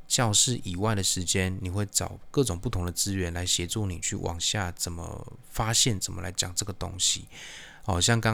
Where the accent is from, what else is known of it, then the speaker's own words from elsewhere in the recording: Taiwan; 我是台湾人